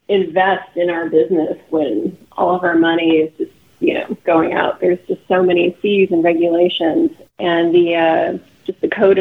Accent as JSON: {"language": "English", "town": "Los Angeles", "region": "California", "country": "United States", "tie": "born or raised there", "also_born_or_lived": "Santa Cruz", "said": "I grew up mostly in Los Angeles, and then I traveled overseas for a few years in Asia and other places."}